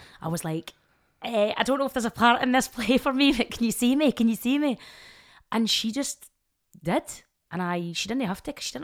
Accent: Glasgow, Scotland, United Kingdom; but I thought, well, I'm from Glasgow and there's an amazing scene in Glasgow.

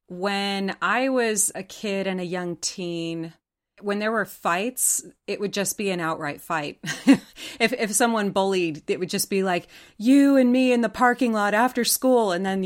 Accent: United States; now in United Kingdom; the differences it has from what I grew up with in America.

